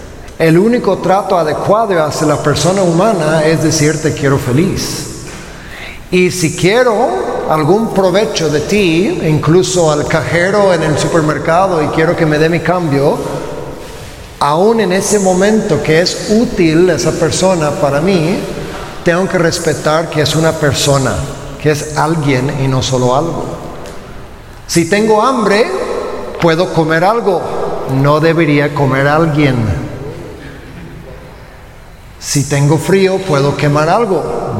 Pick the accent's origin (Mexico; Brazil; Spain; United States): United States; Louisiana; Spanish is a second language; soy de Luisiana